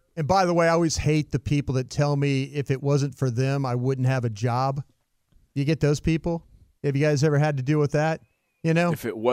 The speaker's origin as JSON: {"language": "English", "town": "Dallas", "region": "Texas", "country": "United States", "said": "I'm from Dallas, so I could be critical about the fans. I'm one of you, you know."}